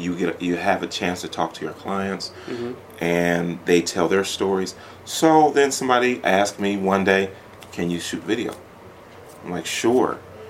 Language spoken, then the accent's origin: English; Detroit, Michigan, United States; I'm from Detroit, so about beyond 20-something years ago, I was doing graphic design.